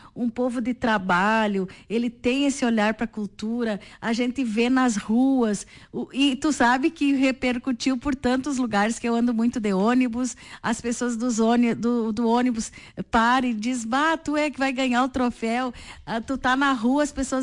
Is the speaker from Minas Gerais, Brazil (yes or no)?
no; Soledade, Rio Grande do Sul, Brazil; bom dia, povo da minha terra, eu amo a Soledade.